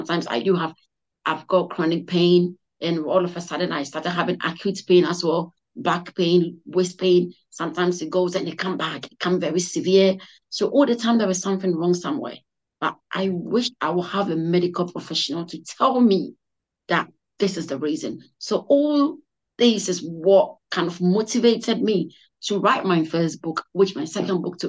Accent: Ghana; You know, being an African, being Ghanaian, being an Ashanti, obviously, so why I've got the boldness in me.

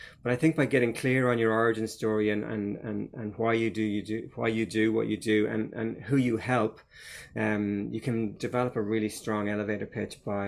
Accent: Ireland; as a young fella growing up in Ireland

